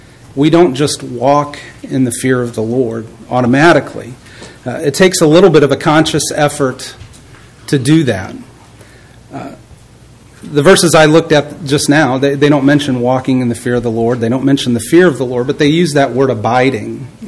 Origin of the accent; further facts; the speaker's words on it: Pekin, Illinois, United States; So I'm at Prince Road a lot, but I'm from Pekin, Peoria, Illinois.